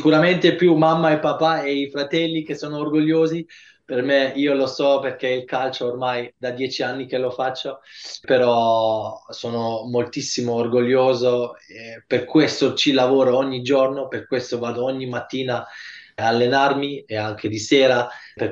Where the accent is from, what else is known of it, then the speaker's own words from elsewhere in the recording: Germany; Con mamma e papà parlo pure italiano, con mia figlia parlo solo italiano, quindi ho detto sempre: sono tanto tanto contento che sono nato in Germania perché mi ha dato tanto, ho fatto qua la scuola